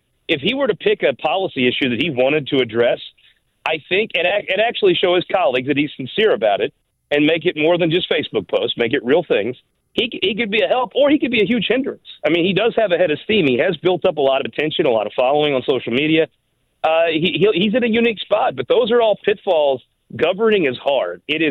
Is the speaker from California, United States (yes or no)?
no; Missouri, United States; I'm a hick from the Boot Hill, right? I'm a simple hillbilly from West Butler County.